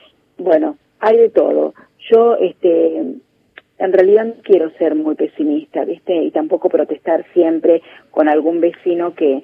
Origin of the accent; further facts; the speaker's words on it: Argentina; como somos todos los argentinos, siempre al límite